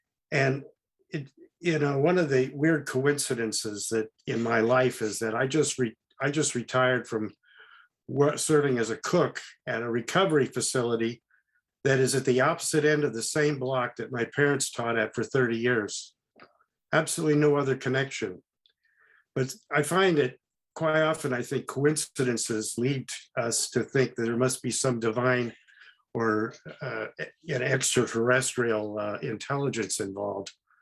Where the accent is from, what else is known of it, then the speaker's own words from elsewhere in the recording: Oakland, California, United States; born there; I was born in Oakland, which is nearby. Actually, it's to my left in this picture behind me. And I currently live in the community that's behind me in this photograph, about 12 miles north of the Golden